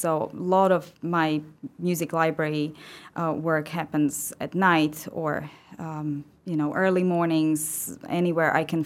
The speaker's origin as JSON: {"language": "English", "town": "Žilina", "region": "Žilina Region", "country": "Slovakia", "tie": "born or raised there", "also_born_or_lived": "Bratislava", "said": "So when we travel from the capital where I lived later on to Žilina, to my hometown, I think there are about 3 or 4 castles just along the highway."}